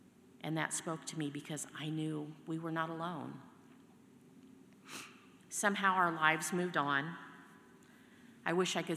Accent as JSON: {"language": "English", "town": "Warren", "country": "United States", "tie": "born or raised there", "said": "So I grew up in Warren and eventually started a family of my own. I didn't go very far. The very first home we lived in was the farmhouse I grew up in."}